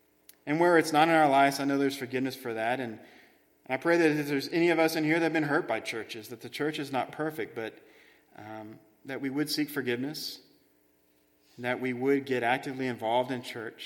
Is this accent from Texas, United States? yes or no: yes; Midland, Texas, United States; The relationships that happen is not just because I grew up in Midland, Texas